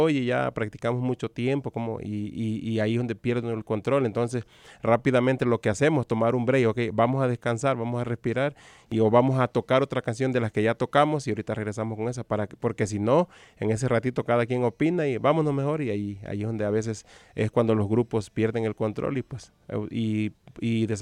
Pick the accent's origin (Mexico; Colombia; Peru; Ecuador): Mexico; moved away; me vine hace mucho tiempo de México